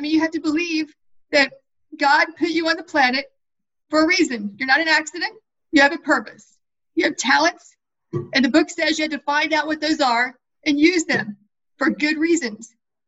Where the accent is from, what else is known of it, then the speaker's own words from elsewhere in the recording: Appalachia, United States; So, you know, I came from Appalachia. Technically, I grew up below the poverty line.